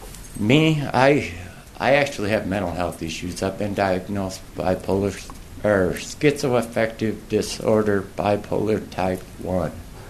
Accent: St. George, Utah, United States; I'm a native Utah, and I was born in St. George, Utah.

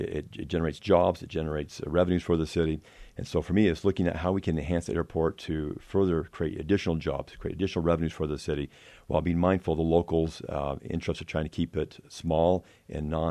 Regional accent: Salt Lake City, Utah, United States; also born or lived in Florida / Georgia / California; So I was born and raised in Salt Lake. I graduated from the University of Utah early in the 90s.

